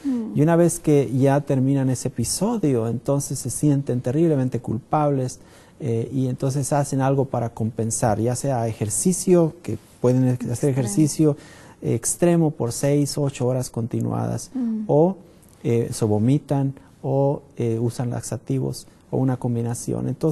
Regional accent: Durango, Mexico; also born or lived in Nuevo León; Yo soy originario de México, del norte de México, específicamente de Durango, del estado de Durango. Soy oriundo de allá. He vivido muchos años en Nuevo León también.

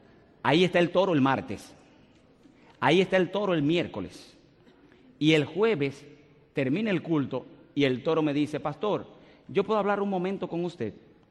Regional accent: Dominican Republic; En mi iglesia, donde me crié, en República Dominicana

